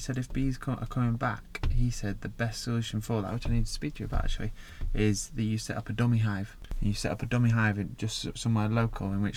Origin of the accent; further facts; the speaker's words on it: Sheffield, Yorkshire and the Humber, United Kingdom; also born or lived in Newcastle; So I'm originally from Sheffield. I'm from Sheffield and left for a few years to go to university and then got a job up in Newcastle and then ended up back here just through opportunity of a job in 2012